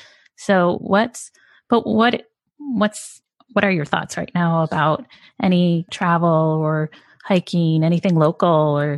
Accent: Midwest, United States; they are definitely on my list to get more involved with as a Midwesterner myself

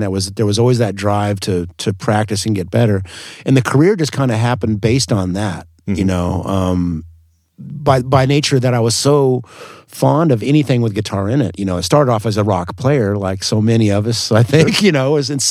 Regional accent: Evansville, Indiana, United States; moved away as an adult; And then I was, a Hoosier until, 83 when I went down to school in Miami.

